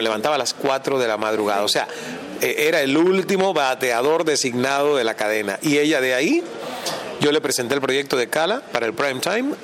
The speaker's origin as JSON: {"language": "Spanish", "country": "Cuba", "lives_now": "Miami, United States", "said": "soy cubano, hay una ley que ampara a los cubanos"}